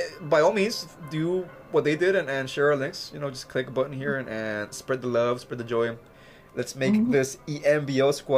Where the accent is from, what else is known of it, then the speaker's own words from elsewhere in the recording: Mexico; growing up in Mexico, I kind of heard some of these, and you still hear some of this